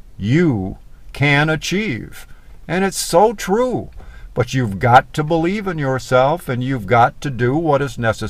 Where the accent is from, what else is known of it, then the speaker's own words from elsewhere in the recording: Michigan, United States; Which reminds me of, I'm from Michigan